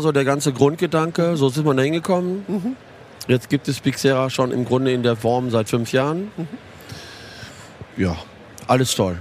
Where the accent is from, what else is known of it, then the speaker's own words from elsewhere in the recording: Paderborn, North Rhine-Westphalia, Germany; ich komme aus Paderborn, was liegt näher?